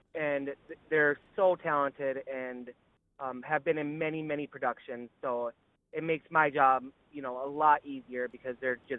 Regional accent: Greenbush, Minnesota, United States; now in Thief River Falls, United States; I'm originally from Greenbush, and I taught at GMR for 6 years, and then now I teach at New Fulden. I teach third grade there, and I live in Thief River right now.

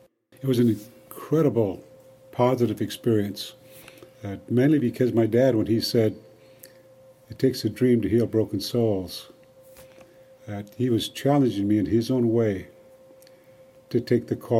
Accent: Porcupine, South Dakota, United States; I grew up in Porcupine, South Dakota, on the Pine Ridge Indian Reservation, but orphaned at a young age.

